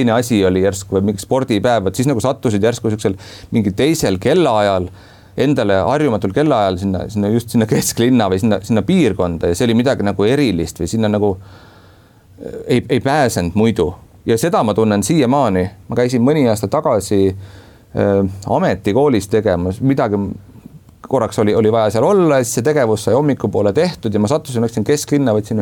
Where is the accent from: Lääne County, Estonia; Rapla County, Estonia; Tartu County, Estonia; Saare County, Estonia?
Saare County, Estonia; Kuressaare; see Kuressaare ja see linna nagu piirid on minu see nagu see lapsepõlve või see kust ma pärit olen